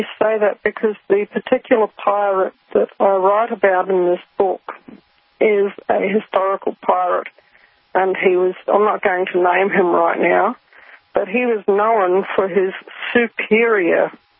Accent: Rotorua, Bay of Plenty, New Zealand; I grew up in New Zealand in Rotorua, and among the Maori people, I lived in an area, in a suburb, where there was a very, very high Maori population.

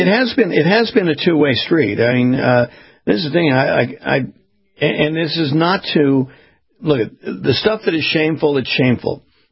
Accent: California, United States; I grew up in Southern California.

